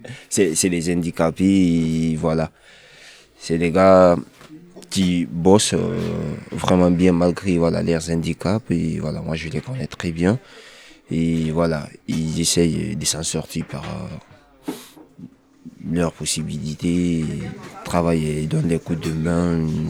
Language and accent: French; Guinea; Je suis guinéenne aussi et voilà.